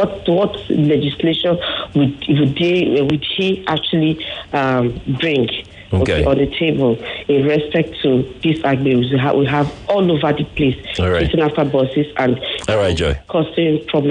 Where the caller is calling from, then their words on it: Abule Egba, Lagos, Nigeria; Yes, I'm calling from Abilegba.